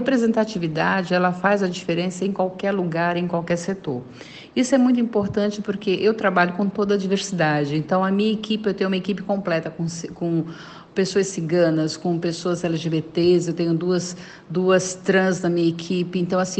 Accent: Paraná, Brazil; moved away; Sou paranaense, me mudei para Alagoas em meados dos anos 80

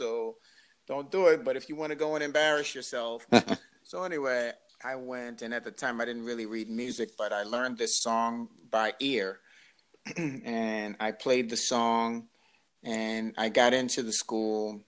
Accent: Baltimore, Maryland, United States; also born or lived in New York; I live in Baltimore. I grew up in Baltimore. I'm originally from New York, and I kind of claim them both as home.

